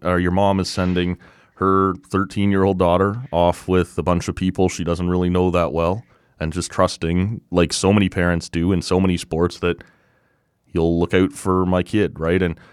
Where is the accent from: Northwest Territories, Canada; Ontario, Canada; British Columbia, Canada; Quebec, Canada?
Ontario, Canada; Oshawa; So I grew up in Oshawa, and this place was in Brantford, about 2 hours west. And so for my first several years, I left home at 12 years old in grade 7 to go and go to school there.